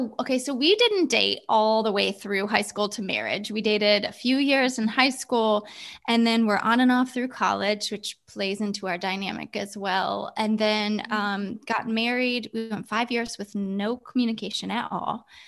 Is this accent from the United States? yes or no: yes; Ohio, United States; moved away; So I come from a family of four, grew up in Ohio.